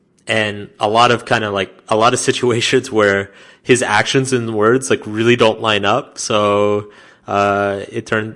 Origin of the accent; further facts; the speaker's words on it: United States; And so for me as an American, like that felt like a very intense exaggeration of a lot of the problems that happen in the US.